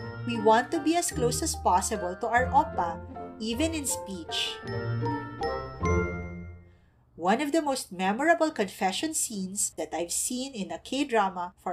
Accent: Iloilo, Western Visayas, Philippines; Or in our family, because we are from Iloilo, we revert to Hiligaynon.

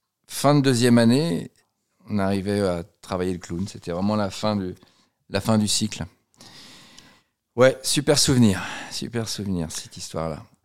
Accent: Le Havre, Normandy, France; now in Paris, France; Je viens de ma ville du Havre.

